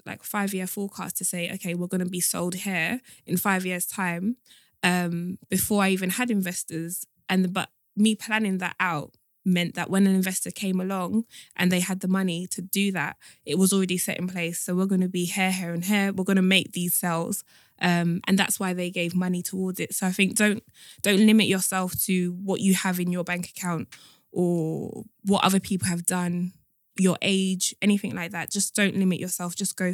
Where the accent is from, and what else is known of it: Nigeria